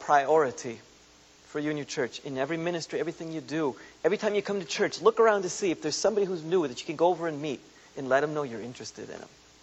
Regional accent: United States; We're from the Baltimore, Washington area.

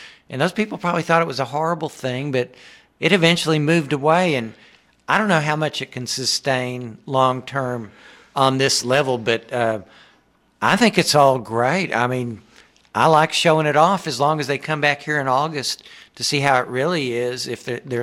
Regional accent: Texas, United States; this is part of my cultural bias growing up in North Texas.

